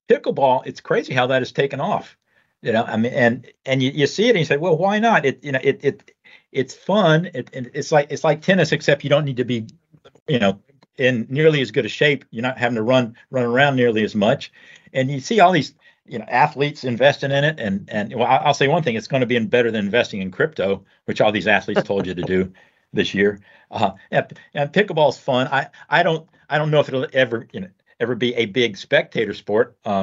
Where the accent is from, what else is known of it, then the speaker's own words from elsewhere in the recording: the South, United States; I was raised in the South.